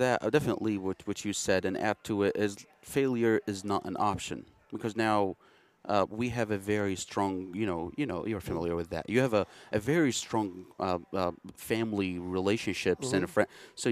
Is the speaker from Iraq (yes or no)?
yes; Iraq; now in United States; I came from Iraq, and some days you say, oh, I miss these days.